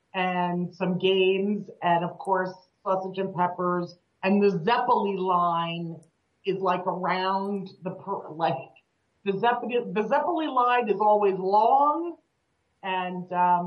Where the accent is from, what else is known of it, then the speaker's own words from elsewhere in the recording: Ocean Township, New Jersey, United States; I grew up in Ocean Township, which is right near Asbury. And that's actually where I grew up. We share a zip code with Asbury.